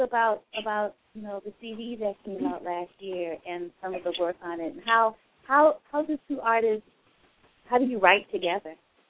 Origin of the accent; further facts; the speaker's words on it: New Orleans, Louisiana, United States; And I mentioned in an email that I'm from New Orleans.